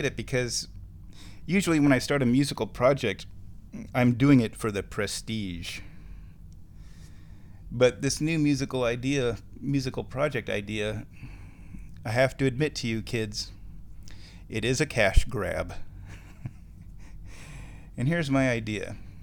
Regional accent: Nebraska, United States; Come on, I'm from Nebraska.

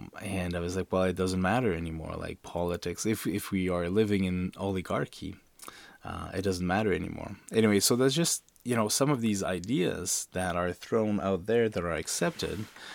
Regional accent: Canada; but as a Canadian, I feel quite close to the political system.

